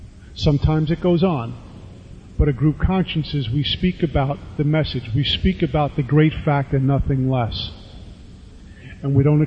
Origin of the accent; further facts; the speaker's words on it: Brooklyn, New York, United States; also born or lived in Staten Island; now in Union, United States; I moved to Union. I come from Brooklyn, New York, to Staten Island, New York, and now New Jersey.